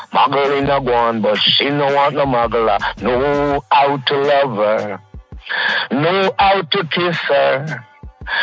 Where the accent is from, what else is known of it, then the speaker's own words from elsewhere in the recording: Jamaica; as a Jamaican, to be honest with you